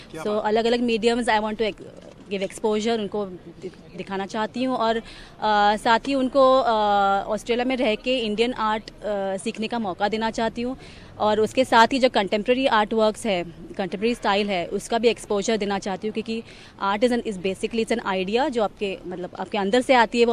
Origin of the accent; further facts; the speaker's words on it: Mumbai, Maharashtra, India; now in Melbourne, Australia; मैं मुंबई से हूँ … और मैं बच्चों को आर्ट सिखाती हूँ यहाँ पे मेलबर्न में।